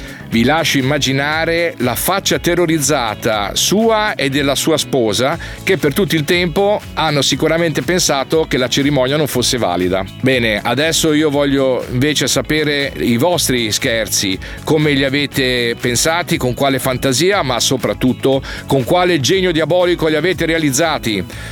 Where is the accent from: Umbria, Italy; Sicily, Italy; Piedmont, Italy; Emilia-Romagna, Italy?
Emilia-Romagna, Italy; Bologna; di nome e di fatto ovviamente. Vengo da Bologna, sono un diversamente giovane e novello pensionato.